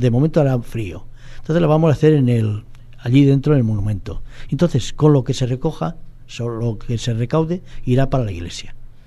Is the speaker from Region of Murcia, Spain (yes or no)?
yes; Jumilla, Region of Murcia, Spain; Y, pero nosotros somos un pedacito de Jumilla y queremos sentirnos como jumillanos.